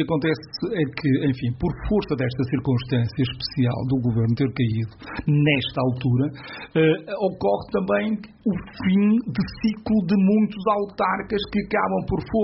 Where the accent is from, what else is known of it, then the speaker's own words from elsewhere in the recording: Aveiro, Centro, Portugal; Quer dizer, é irrelevante para nós que somos de Aveiro